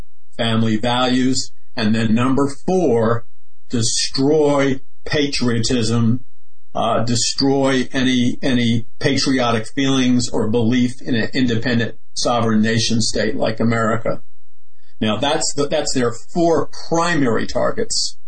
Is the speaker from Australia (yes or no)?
no; Queens, New York, United States; I was raised in Queens, Jackson Heights, Queens. Trump was raised in Jamaica Estates, Queens. That was one subway stop from where I lived.